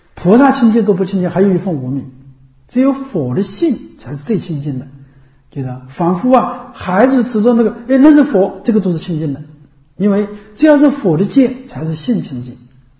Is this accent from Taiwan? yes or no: no; China; 所以我们中国人呢，一个毛病